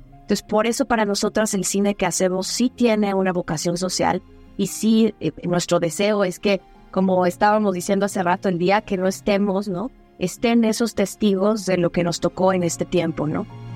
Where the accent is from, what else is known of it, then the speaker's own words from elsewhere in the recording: Mexico; donde uno como mexicano se pregunta ¿qué podemos hacer después de esto?